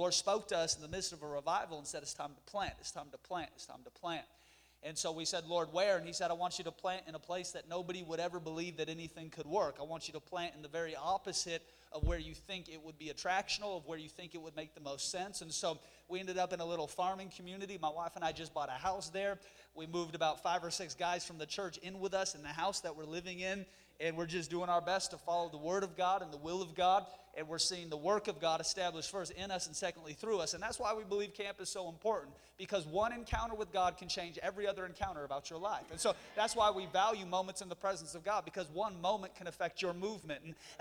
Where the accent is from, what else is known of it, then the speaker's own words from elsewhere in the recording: Seattle, Washington, United States; Originally, I'm from the Seattle area.